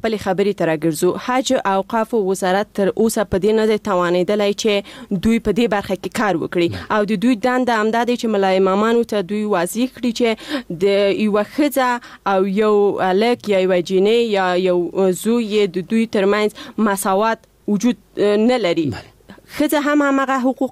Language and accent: Pashto; Paktia, Afghanistan; زه د پکتیا د دس یو ولسوالیم چې اصلا الته د انجونو لپاره هیڅ کوانځای نشته